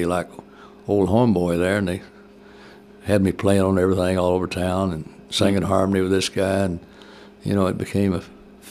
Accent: California, United States; born there; I was born in California

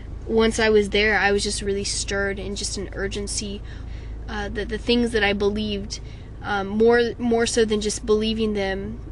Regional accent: Manhattan Beach, California, United States; I'm 23, and I'm from Manhattan Beach, California.

